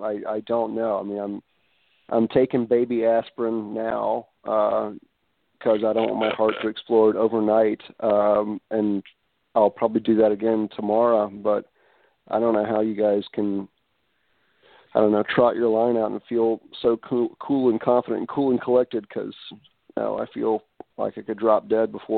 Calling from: New Orleans, Louisiana, United States; Hey, it's … I'm calling from Uptown New Orleans.

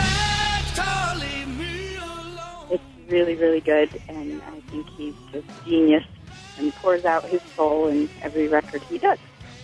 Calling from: Evanston, Illinois, United States; from Evanston, Illinois

